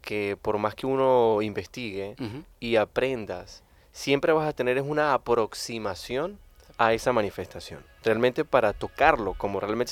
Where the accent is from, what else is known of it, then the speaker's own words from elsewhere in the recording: Barquisimeto, Lara, Venezuela; para nosotros como citadinos, porque realmente yo soy de Barquisimeto